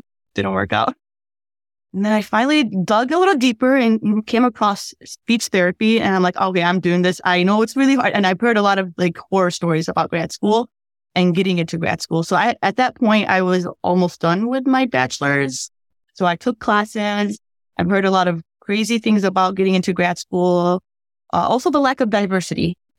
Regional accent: Ann Arbor, Michigan, United States; I am from Ann Arbor, Michigan

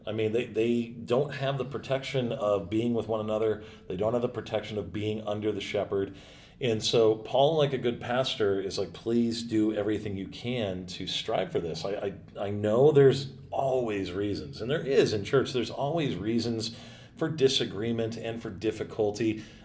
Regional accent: United States; You know, I'm an American

